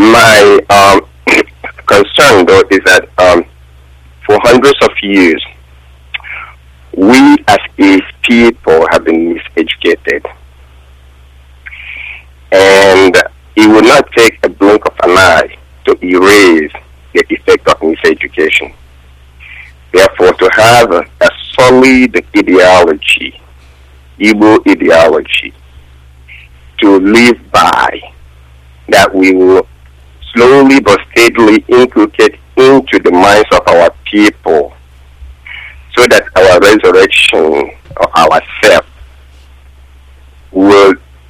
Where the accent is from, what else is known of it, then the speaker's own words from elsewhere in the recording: Imo, Nigeria; now in United States; Oh, I'm from Imo State.